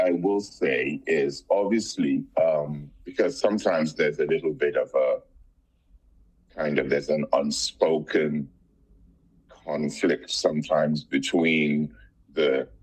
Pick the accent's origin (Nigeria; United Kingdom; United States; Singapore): Nigeria; I don't care if I'm in New York or wherever I am. I feel, you know, I'm Nigerian.